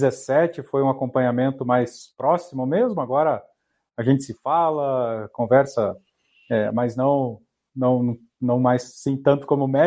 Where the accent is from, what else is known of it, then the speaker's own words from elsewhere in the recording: Porto União, Santa Catarina, Brazil; Não, eu sou de Santa Catarina, eu sou de Porto União.